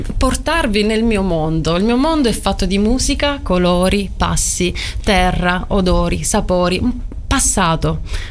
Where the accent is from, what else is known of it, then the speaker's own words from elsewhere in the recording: Galatina, Apulia, Italy; sono di Galatina.